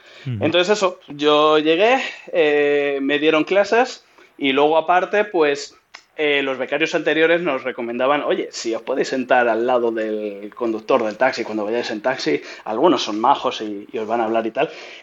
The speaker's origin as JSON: {"language": "Spanish", "country": "Spain", "said": "oye, mira, somos españoles, este estadio para nosotros es importante"}